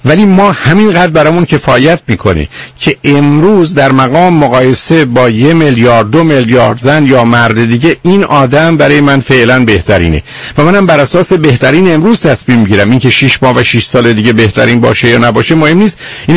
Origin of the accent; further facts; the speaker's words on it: Iran; من به عنوان یه ایرانی کاملا شما رو حس میکنم